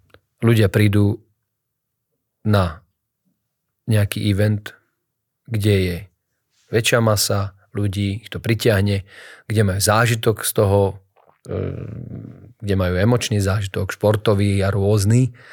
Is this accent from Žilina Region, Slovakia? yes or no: no; Levice, Nitra Region, Slovakia; napríklad ja som z Levíc